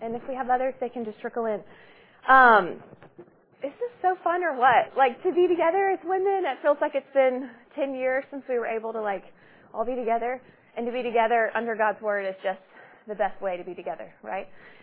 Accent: Birmingham, Alabama, United States; also born or lived in Florida; I grew up here in Birmingham. Spent a little stint in Florida, our family did, and we moved back

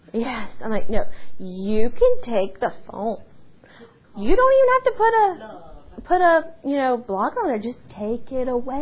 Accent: the South, United States; accent: southern; Yeah, and then my southern accent really doesn't help.

